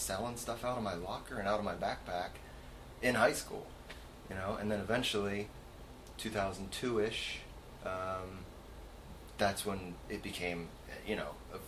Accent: Ohio, United States; And I grew up in Ohio, you know, but we would visit

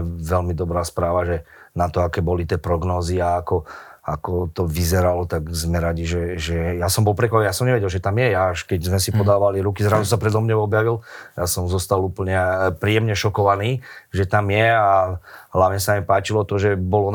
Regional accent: Nitra, Nitra Region, Slovakia; Ale tak ja som z Nitry, mám k tomu vzťah

